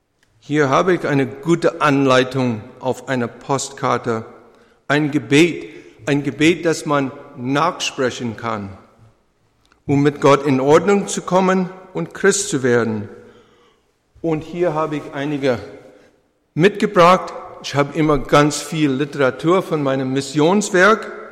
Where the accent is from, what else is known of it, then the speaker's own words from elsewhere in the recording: Canada; Aber er fragt mich immer wieder nach Kanada, wo ich herkomme.